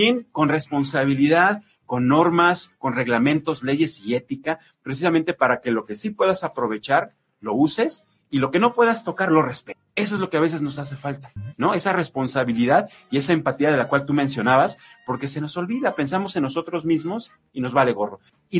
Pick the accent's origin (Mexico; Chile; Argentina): Mexico; que abramos los ojos como mexicanos